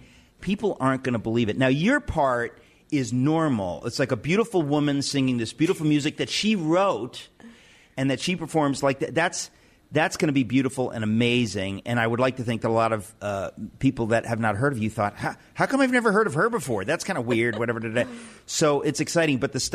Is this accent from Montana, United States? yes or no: no; New York City, New York, United States; born there; I live in New York City. I raised my daughter in New York City. I was born in New York City.